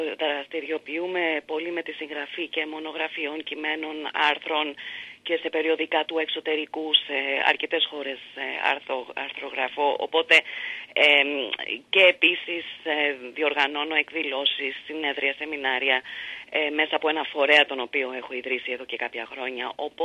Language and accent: Greek; Corfu, Ionian Islands, Greece; η Κέρκυρα είναι η καρδιά μου, είναι ο τόπος μου, πάντα ήταν.